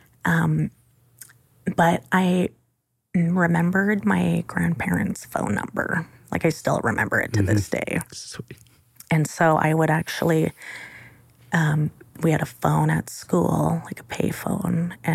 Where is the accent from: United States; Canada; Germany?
Canada; Saddle Lake, Alberta; You know, I growing up in Sad Lake, a population of, you know, 10,000 people